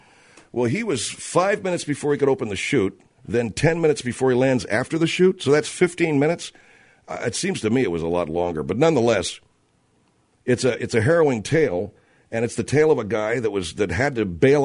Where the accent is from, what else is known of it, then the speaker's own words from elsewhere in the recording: Los Angeles, California, United States; And growing up in California, as I did, I grew up in the San Gabriel Valley out in Los Angeles.